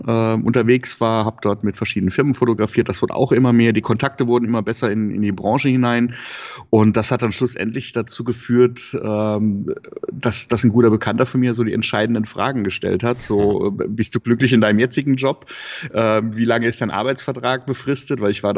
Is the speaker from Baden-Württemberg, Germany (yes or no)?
yes; Karlsruhe, Baden-Württemberg, Germany; ich bin aus Karlsruhe.